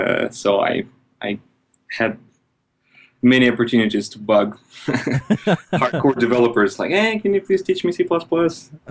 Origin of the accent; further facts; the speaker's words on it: Russia; now in Los Angeles, United States; I was a teenager in Russia, you know, one of the first people to conquer the internet in my hometown. I think I made my first website in 97, or maybe 96 even. Yeah. So then I moved to the United States, and now I am in Los Angeles, California.